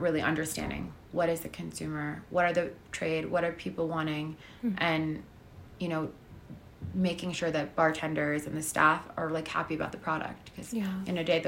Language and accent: English; Miami, Florida, United States; And Miami, because it's my hometown and I live there